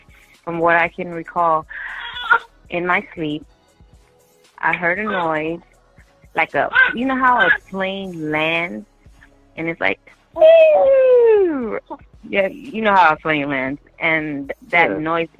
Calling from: Bronx, New York, United States; I'm calling from the Bronx.

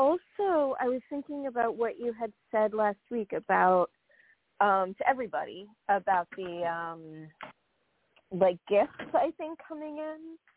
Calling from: New York, United States; from New York.

